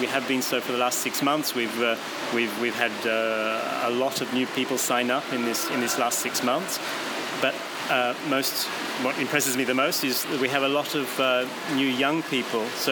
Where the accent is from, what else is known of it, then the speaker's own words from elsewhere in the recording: Australia; now in Paris, France; No, I'm Australian.